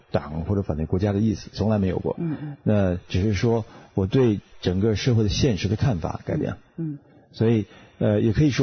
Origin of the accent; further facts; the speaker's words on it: China; moved away; 我是从大陆刚刚出来的，